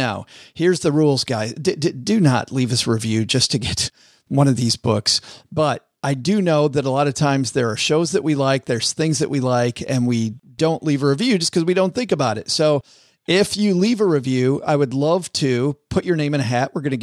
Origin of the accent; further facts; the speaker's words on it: Michigan, United States; I'm also a Michigan native and appreciate the positive stories about my home state.